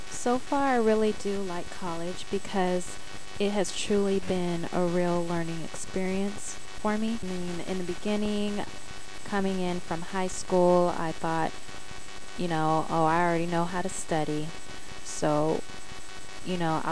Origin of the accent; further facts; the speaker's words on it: San Diego, California, United States; I'm from San Diego, California.